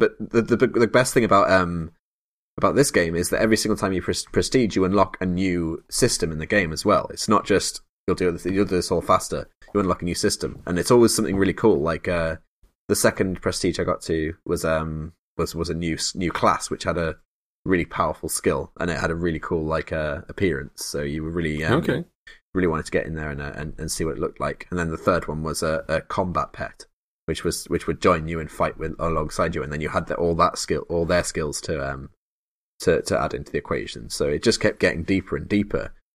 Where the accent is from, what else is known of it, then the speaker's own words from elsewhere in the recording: England, United Kingdom; We're English, aren't we? So we should, for our American audience, we should clarify.